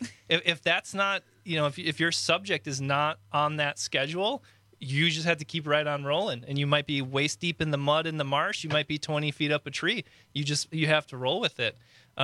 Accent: Wisconsin, United States; I was born and raised in Waukesha County.

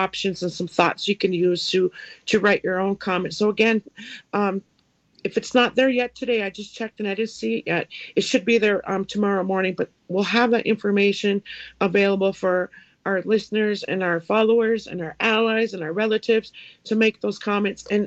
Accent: Minneapolis, Minnesota, United States; see in the Roof Depot down in East Phillips in Minneapolis. That's my old neighborhood, Robert. I was born and raised in Hood County, and I ran around into projects.

